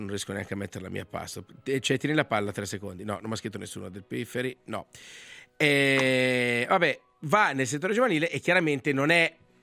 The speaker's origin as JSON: {"language": "Italian", "town": "Balerna", "region": "Ticino", "country": "Switzerland", "said": "siamo di Balerna entrambi."}